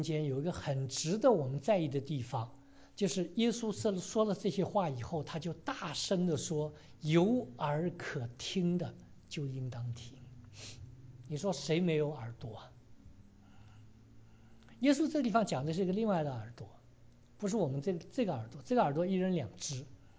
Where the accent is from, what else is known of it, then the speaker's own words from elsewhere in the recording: China; 因为我们中国人有句话说，江山易改，本性难移